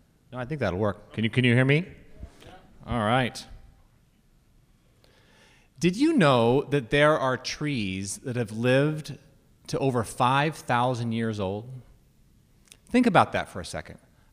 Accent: Utqiagvik, Alaska, United States; moved away as an adult; also born or lived in Nishinomiya, Japan; So, as mentioned, I'm from Utqiagvik, or Barrow, and there's not a lot of trees in Barrow.

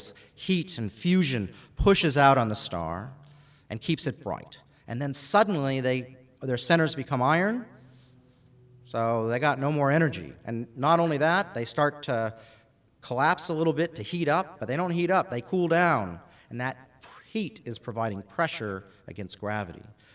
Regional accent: Alaska, United States; I grew up in Alaska. We have beer, and we have whiskey, but wine, not a lot of.

